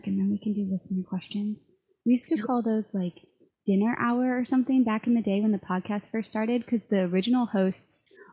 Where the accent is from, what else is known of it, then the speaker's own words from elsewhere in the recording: Southern United States, United States; your history of being a New Englander versus me being a Southerner